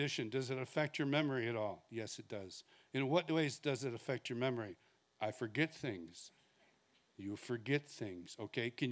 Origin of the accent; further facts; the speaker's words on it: Rochester, New York, United States; I was born in Rochester, New York, St. Mary's Hospital, 1954. Yes. Yeah, you can do the math. Yep, I am 40-something. I grew up in the Rochester area.